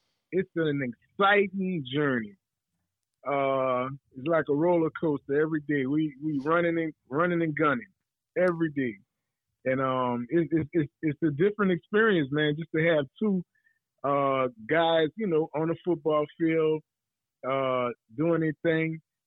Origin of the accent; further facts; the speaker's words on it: New Orleans, Louisiana, United States; Well, I'm originally from New Orleans.